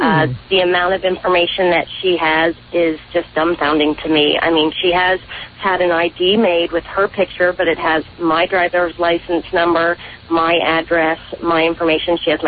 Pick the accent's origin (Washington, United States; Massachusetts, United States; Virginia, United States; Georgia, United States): Georgia, United States; Atlanta; now in Houston, United States; I'm from Atlanta, and but I live in Texas now, and I live in Houston